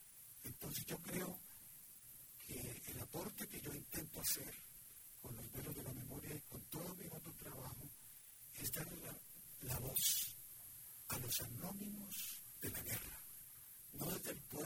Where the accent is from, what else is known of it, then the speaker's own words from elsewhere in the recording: Líbano, Tolima, Colombia; Yo provengo de una familia de Líbano Tolima desplazada por la guerra del 50. … porque mi padre era beltanista, nací en el 50.